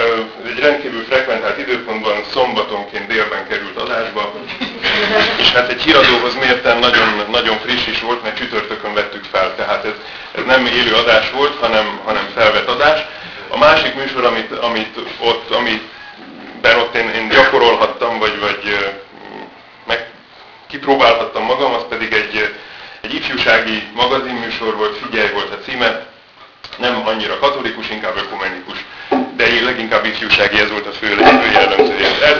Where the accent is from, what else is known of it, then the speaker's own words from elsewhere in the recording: Budapest, Hungary; Budapesti vagyok, Budapesten születtem, Budapesten jártam iskolába